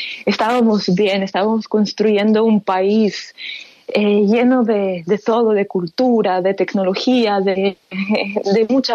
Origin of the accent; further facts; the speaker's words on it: Ukraine; pero nosotros, Ucrania, no tiene nada que ver con esto. No somos un territorio ruso para que se pueda, alcanzar algún meta político aquí en este país.